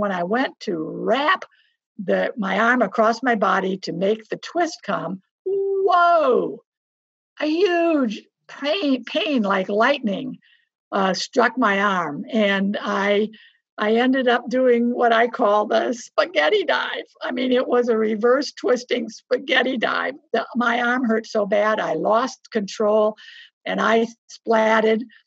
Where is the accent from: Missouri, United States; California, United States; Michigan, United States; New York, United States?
Michigan, United States; Pontiac; You know, I grew up in Pontiac, Michigan, and I've really never been outside my state, my city, let alone my state.